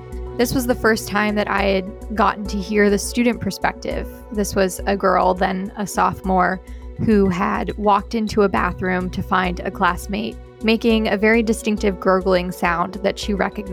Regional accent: Ohio, United States; I'm originally from Ohio. I went to college in Appalachia

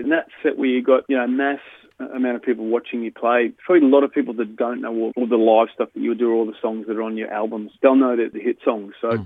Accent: Byron Bay, New South Wales, Australia; Yeah, the funny thing is I'm from Byron.

